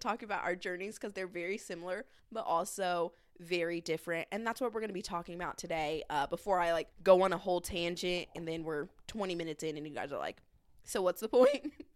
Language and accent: English; Midwest, United States; But we are from the Midwest.